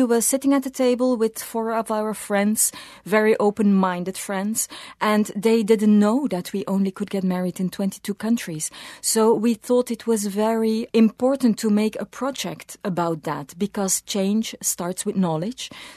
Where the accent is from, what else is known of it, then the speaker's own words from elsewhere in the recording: Belgium; I'm from Belgium.